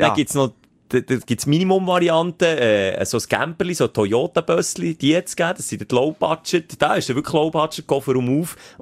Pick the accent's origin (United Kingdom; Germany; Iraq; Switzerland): Switzerland; Gümmen, Bern; Also jetzt Gümmen, wo ich aufgewachsen bin, auch Baggersee gehabt.